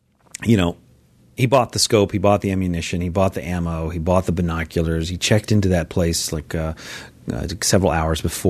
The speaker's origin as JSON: {"language": "English", "town": "Memphis", "region": "Tennessee", "country": "United States", "tie": "born or raised there", "said": "because I grew up in Memphis and I heard about that all the time."}